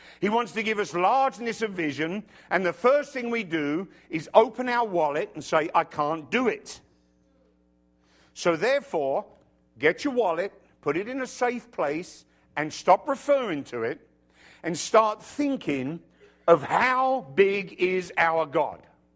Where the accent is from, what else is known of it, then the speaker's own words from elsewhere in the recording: England, United Kingdom; So, I like that joke, but then I'm English.